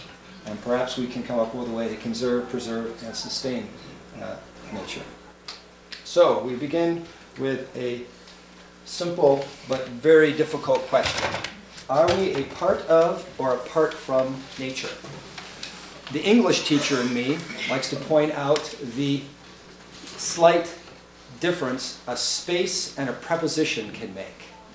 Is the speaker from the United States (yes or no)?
yes; Valparaiso, Indiana, United States; I'm from Valparaiso, Indiana.